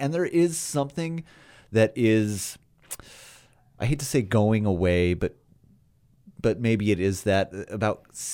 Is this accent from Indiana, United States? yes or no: no; California, United States; also born or lived in Los Angeles; now in Central Coast, United States; I grew up on the Central Coast, moved to L.A., for almost 20 years. Now I'm back. So I still call myself a local of the Central Coast.